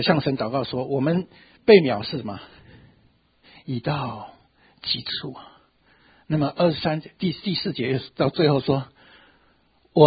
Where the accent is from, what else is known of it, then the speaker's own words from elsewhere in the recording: China; 我们中国人一句话说，是可忍，孰不可忍啊？